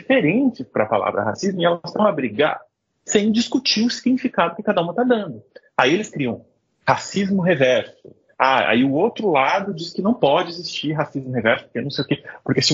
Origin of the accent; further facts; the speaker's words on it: South Region, Brazil; pelo menos de onde eu venho, do sul do Brasil